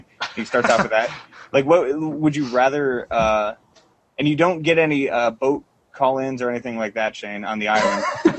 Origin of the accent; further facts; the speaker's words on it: Geneva, United States; We're from Geneva, which we just make it over the population to be a city.